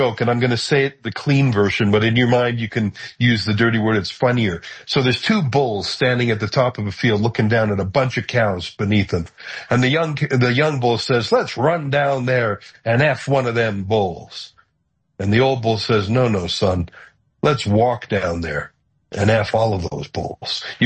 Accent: Canada; I mean, I'm a Canadian, as you mentioned

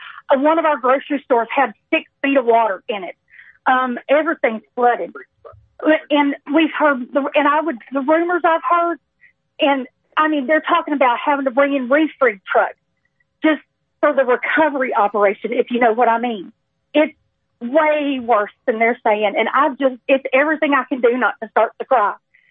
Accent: North Carolina, United States; I know Asheville's devastated. I hate it. I'm from Buncombe County.

